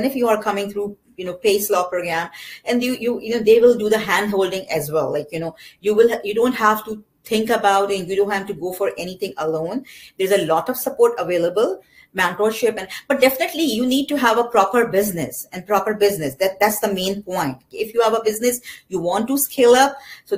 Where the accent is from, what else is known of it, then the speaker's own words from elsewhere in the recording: Pakistan; because I'm from Pakistan